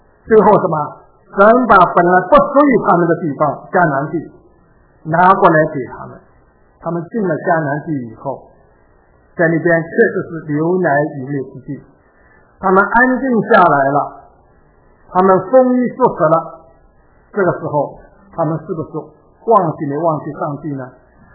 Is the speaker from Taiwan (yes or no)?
no; China; now in United States; 我们今天我们从中国来到美国